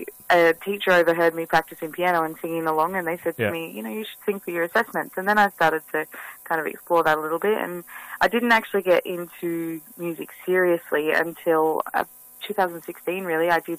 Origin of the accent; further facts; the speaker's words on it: New South Wales, Australia; I grew up in Boroughton, so just south of Port Macquarie.